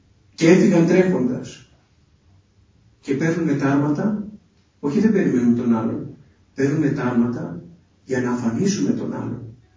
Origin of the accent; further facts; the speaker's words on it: Santorini, South Aegean, Greece; Θυμάμαι μια φορά στο νησί μου, σε ένα μοναστήρι, στη Σαντορίνη